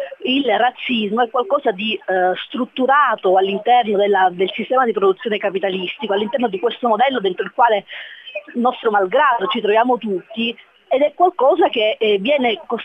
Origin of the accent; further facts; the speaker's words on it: Calabria, Italy; lo dico da calabrese